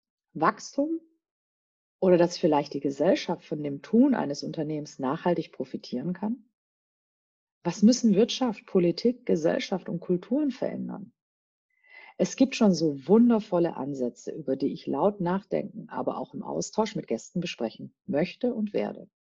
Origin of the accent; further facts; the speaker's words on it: Germany; als Deutsche indischen Ursprungs habe ich vor circa 15 Jahren meine Berufung entdeckt und lieben gelernt.